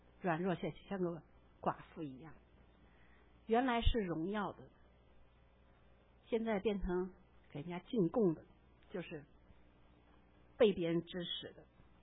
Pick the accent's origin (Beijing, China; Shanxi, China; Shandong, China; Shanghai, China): Shanghai, China; 比如说我是从上海过来的，我在上海去南京非常方便